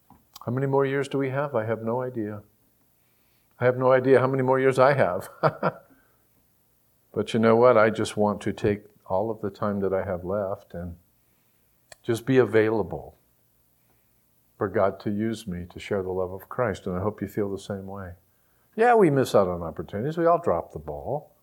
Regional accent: United States; I love America. I'm an American. I love this country.

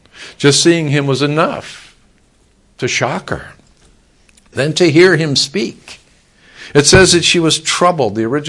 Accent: Massachusetts, United States; Oftentimes I tell people where I'm from. I'm from Massachusetts, and I always follow that up with, "Can any good thing come out of Massachusetts?"

